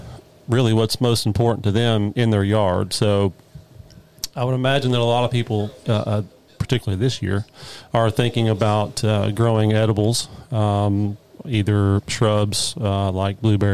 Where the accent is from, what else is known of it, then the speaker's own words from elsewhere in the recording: Hendersonville, Tennessee, United States; I went to Hendersonville High School.